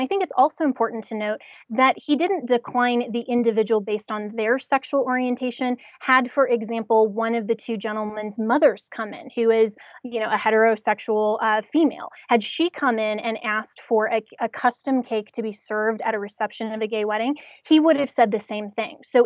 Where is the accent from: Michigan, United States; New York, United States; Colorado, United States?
Colorado, United States; I'm from Colorado